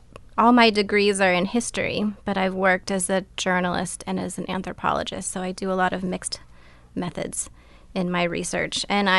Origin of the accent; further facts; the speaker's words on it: Colorado, United States; also born or lived in Fairbanks; now in Craig, United States; I grew up in Colorado, but I moved to Alaska about 10 years ago, and I've spent most of my time in Alaska, actually, in Fairbanks.